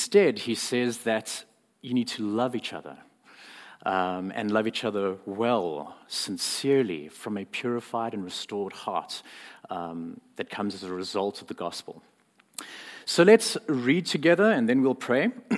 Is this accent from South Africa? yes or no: yes; South Africa; We are hoping to return to South Africa in a few years because I'm from South Africa. I have a bit of an accent